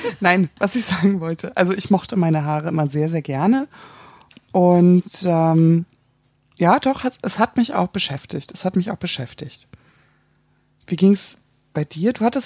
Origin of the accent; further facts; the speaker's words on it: Hamburg, Germany; ich komme aus Hamburg